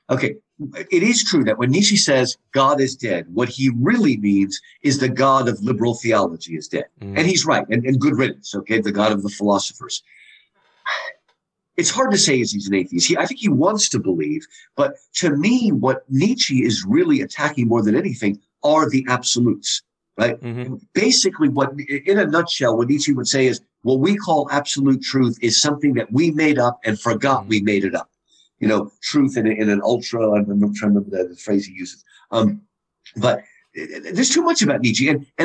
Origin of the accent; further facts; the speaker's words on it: United States; Of course, I'm an American. We love Locke.